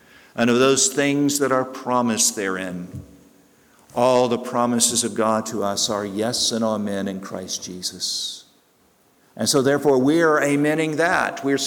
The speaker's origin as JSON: {"language": "English", "region": "the South", "country": "United States", "said": "As a Southerner, I say amen. Southern American."}